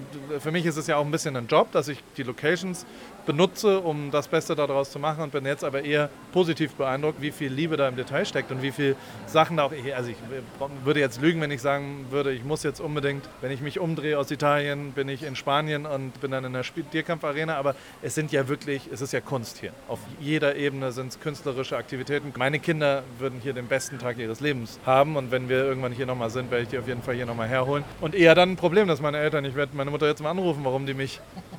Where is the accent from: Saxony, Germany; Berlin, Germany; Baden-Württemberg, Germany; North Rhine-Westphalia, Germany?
Baden-Württemberg, Germany; Heidelberg; ich bin in Heidelberg aufgewachsen